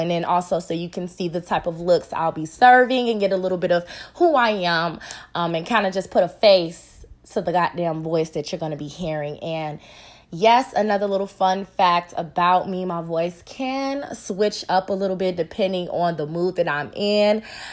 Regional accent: Chicago, Illinois, United States; I'm born and raised in Chicago. I've lived in a couple of cities here and there, honey, but I've been grounded and based here in Chicago the majority of my life.

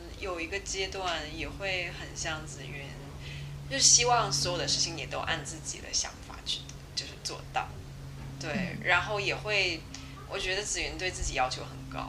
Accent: Shanghai, China; 然后我就有一种我是从上海出来的人

